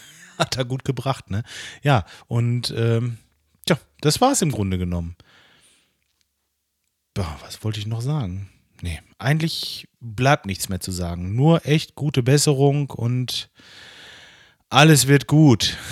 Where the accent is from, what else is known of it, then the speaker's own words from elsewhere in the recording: North Rhine-Westphalia, Germany; ich komme aus Ostwestfalen-Lippe extra nach unten nach Frankfurt gefahren